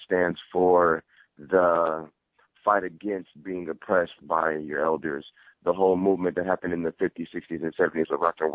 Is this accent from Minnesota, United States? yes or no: no; Los Angeles, California, United States; I'm from California. I lived in Los Angeles and Southern California basically my whole life